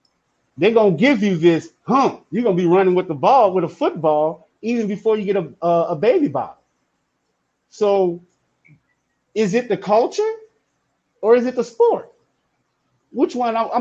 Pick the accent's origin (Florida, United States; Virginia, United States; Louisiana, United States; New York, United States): Louisiana, United States; New Orleans; now in Dallas, United States; because I'm from New Orleans.